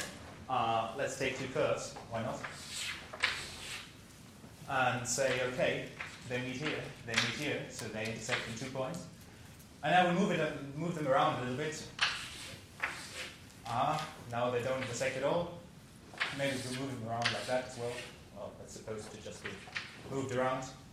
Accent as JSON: {"language": "English", "town": "Nottingham", "region": "East Midlands", "country": "United Kingdom", "said": "I'm from Nottingham."}